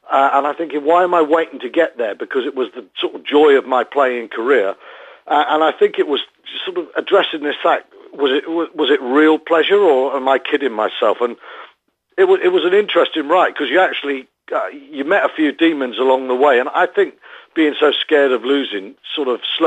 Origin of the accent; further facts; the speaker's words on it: Wales, United Kingdom; growing up in Wales